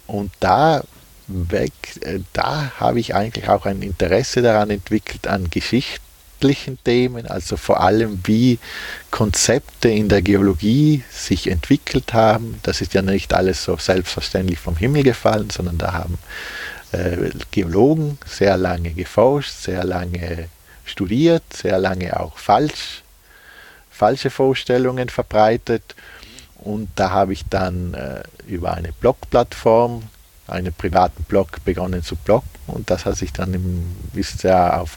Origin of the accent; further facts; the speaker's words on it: Trentino-Alto Adige, Italy; Also ich bin gebürtiger Bustertal, also Südtiroler. Und da sind wir schon eigentlich von der Natur aus mit Bergen umgeben.